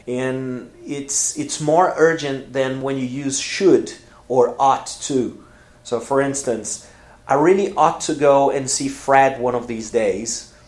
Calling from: Porto Alegre, Rio Grande do Sul, Brazil

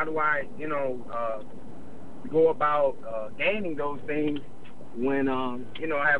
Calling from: Florida, United States; Hey, how you doing, Dave? … from the South Florida area.

